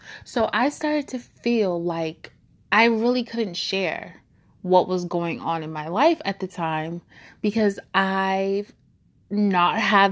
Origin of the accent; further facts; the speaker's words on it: Nigeria; Layer that with being Nigerian, that's another level of hold your mouth, don't share, don't bring shame